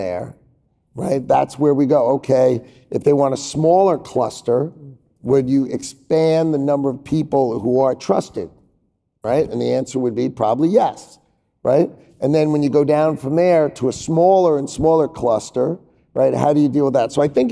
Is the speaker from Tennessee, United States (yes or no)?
no; New York, United States; New York. I grew up on Long Island.